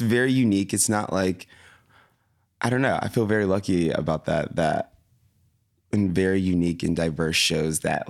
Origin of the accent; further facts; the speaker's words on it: Tallahassee, Florida, United States; I mean, I'm from Tallahassee, Florida. Whoop, whoop, go Florida.